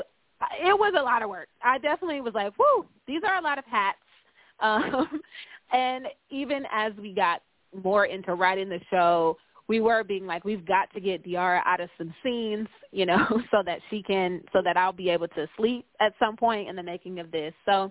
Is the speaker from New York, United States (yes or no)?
no; Detroit, Michigan, United States; I feel like this series is really born of my experiences in Detroit, inspired by situations I've been through or things that happened to my mother.